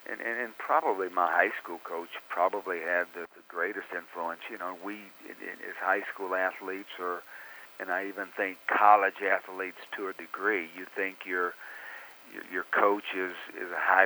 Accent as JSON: {"language": "English", "region": "Texas", "country": "United States", "tie": "born or raised there", "said": "Now, as a player, I've grown up in Eufaula, which was at Fort Worth, Dallas metropolitan area. We grew up on Dallas Cowboy football"}